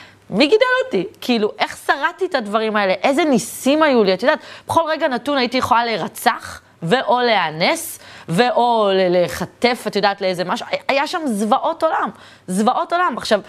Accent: Tel Aviv, Tel Aviv District, Israel; היום היא נקראת שכונת נווה שאנן, בתקופתי תחנה המרכזית ישנה, שם נולדתי, גדלתי והתחנכתי

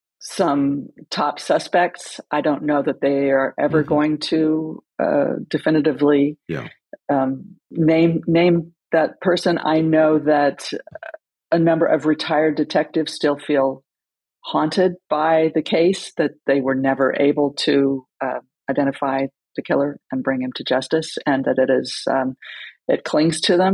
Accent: California, United States; And I grew up in California

